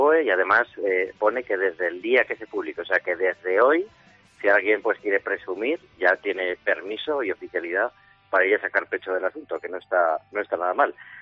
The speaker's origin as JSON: {"language": "Spanish", "town": "Casetas", "region": "Aragon", "country": "Spain", "said": "todos los que somos de Casetas, Utebo y alrededores"}